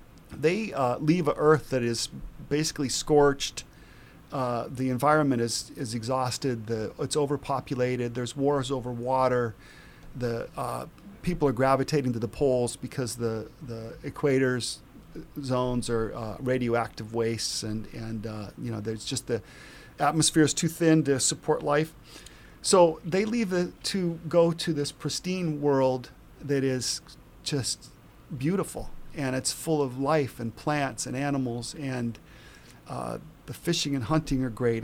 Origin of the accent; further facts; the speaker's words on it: United States; I grew up on Lake Erie, the most polluted body of water in the world at the time in the 60s.